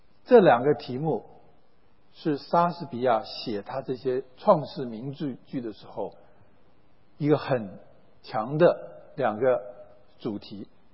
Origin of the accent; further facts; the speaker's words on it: China; 我们中国人因为从小不读莎剧，我们不晓得